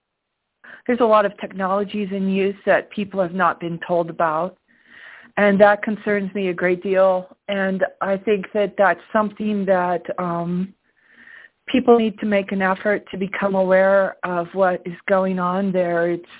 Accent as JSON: {"language": "English", "region": "Colorado", "country": "United States", "said": "I'm from Colorado. I live in Mesa County"}